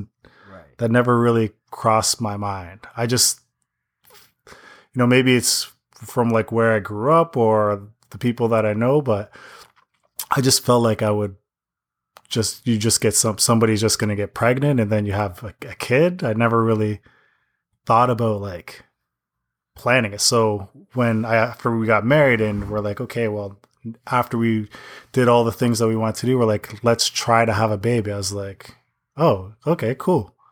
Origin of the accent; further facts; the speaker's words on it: Toronto, Ontario, Canada; And I'm from Toronto, Canada.